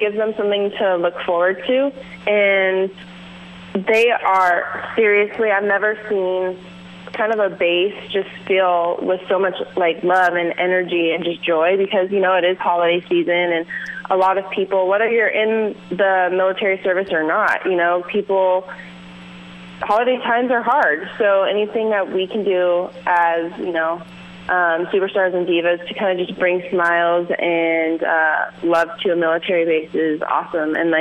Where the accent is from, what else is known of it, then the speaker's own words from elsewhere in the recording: California, United States; now in Los Angeles, United States; I'm from the West Coast. I am originally from the Bay Area, but I moved and finished college in Southern California. So after I graduated, got my bachelor's degree, I moved to Los Angeles.